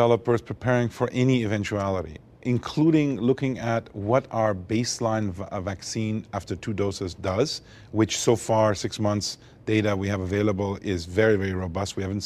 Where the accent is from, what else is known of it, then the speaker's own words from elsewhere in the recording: Montreal, Quebec, Canada; also born or lived in Beirut, Lebanon; So I was born in Lebanon, Beirut, Lebanon, of Armenian parents. Lived there till the Civil War in 1975, and ended up escaping the Civil War and growing up in Montreal, Canada.